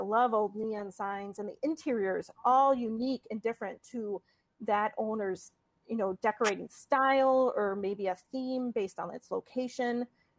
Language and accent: English; Oneida, Wisconsin, United States; I grew up in Northeast Wisconsin, Oneida, which is right outside of Green Bay.